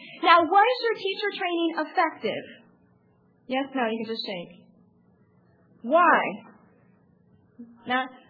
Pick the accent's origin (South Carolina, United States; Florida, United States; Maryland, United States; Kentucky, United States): Maryland, United States; Annapolis; I'm from Annapolis originally.